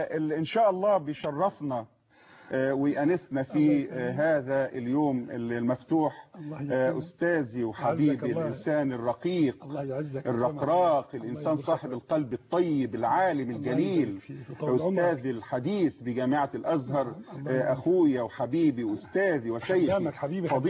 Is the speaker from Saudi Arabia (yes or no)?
no; Egypt; انا انسان مصري ولا بد ان انا غير على ديني، ولا بد ان انا غير على بلدي.